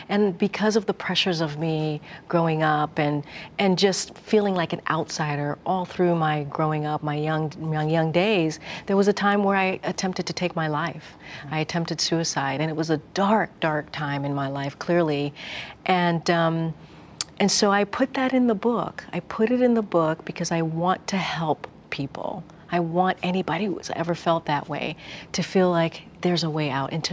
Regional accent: New York, United States; That immigrant upbringing, growing up in New York, it shaped everything and anything that I'm about, right?

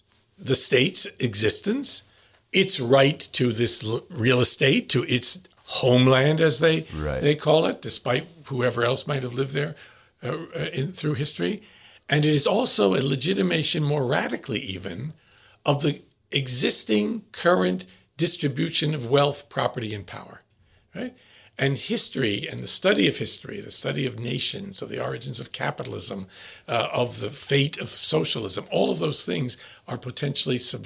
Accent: United States; born there; I was born in the United States, but I'm an Armenian. My parents were Armenian.

